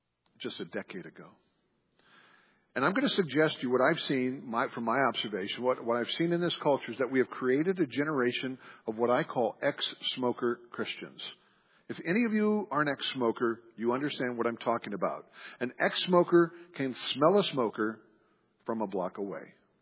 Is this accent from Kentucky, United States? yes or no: yes; Kentucky, United States; My state, my home state, is Kentucky.